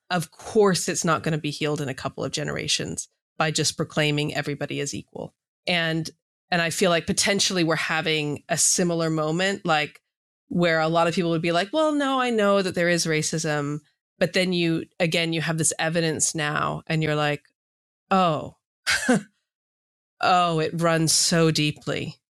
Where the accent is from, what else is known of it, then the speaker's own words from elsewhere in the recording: California, United States; Growing up in California, quite politically aware